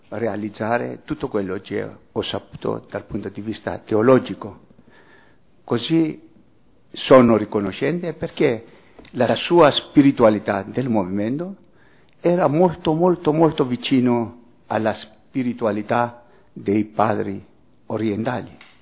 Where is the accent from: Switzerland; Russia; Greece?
Greece; Italian is a second language; Io sono greco di origine, però appartengo al Patriarcato Ecumenico di Costantinopoli.